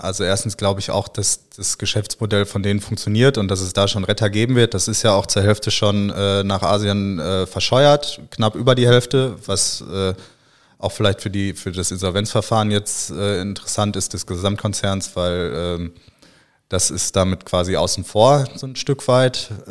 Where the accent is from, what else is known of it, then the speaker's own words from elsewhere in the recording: Bochum, North Rhine-Westphalia, Germany; Also ich komme ja aus Bochum